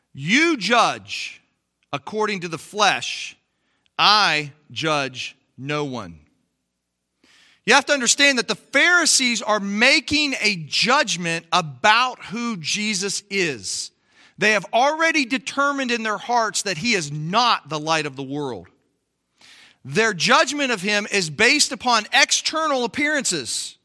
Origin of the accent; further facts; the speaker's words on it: Canton, Ohio, United States; born there; I have to trust my parents are telling me the truth when they say I was born in Canton, Ohio, right?